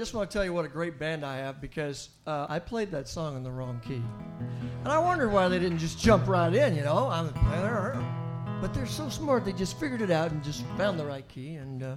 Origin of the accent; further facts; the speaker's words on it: Holmes Beach, Florida, United States; On percussion … from Holmes Beach.